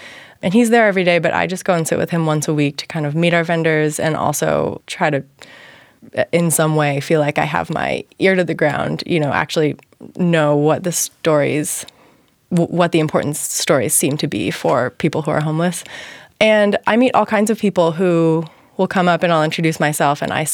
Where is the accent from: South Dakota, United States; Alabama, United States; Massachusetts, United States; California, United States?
California, United States; San Francisco; Growing up in San Francisco, I have worked with the city's homeless population in various ways.